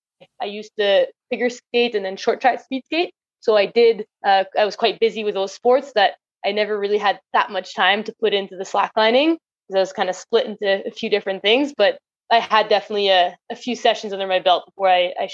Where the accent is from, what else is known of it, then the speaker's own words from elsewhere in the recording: Nelson, British Columbia, Canada; I grew up in Nelson, BC, a small town in Canada, in BC.